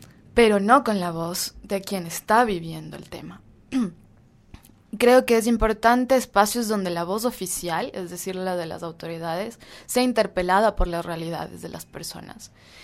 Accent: Ecuador; los ecuatorianos teníamos vivencias similares a las que presentaban los venezolanos y las venezolanas

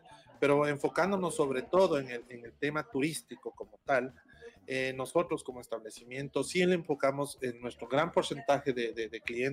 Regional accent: Quito, Pichincha, Ecuador; a nosotros como quiteños le estamos explotando de mejor manera

